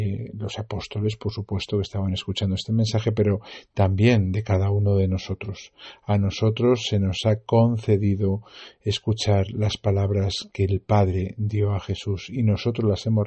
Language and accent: Spanish; Madrid, Community of Madrid, Spain; especialmente los que somos de Madrid